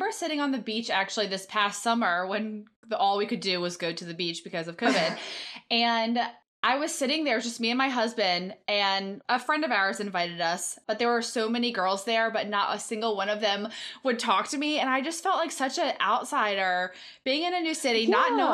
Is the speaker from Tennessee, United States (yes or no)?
no; Maryland, United States; I grew up in Maryland and I went to a private school, kindergarten through 8th grade.